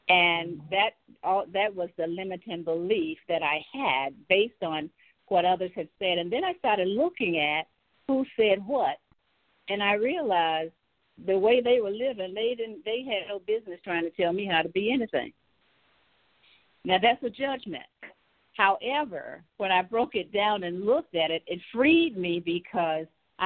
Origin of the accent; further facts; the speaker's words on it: the South, United States; I grew up in the South. I'm the sixth of seven children, and we were sharecroppers until I was 9 years old.